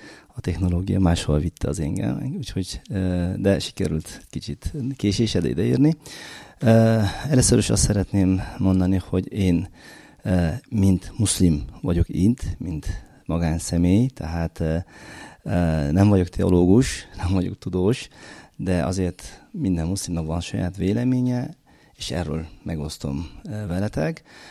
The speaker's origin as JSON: {"language": "Hungarian", "country": "Uzbekistan", "said": "én Üzbegisztánból jöttem közben"}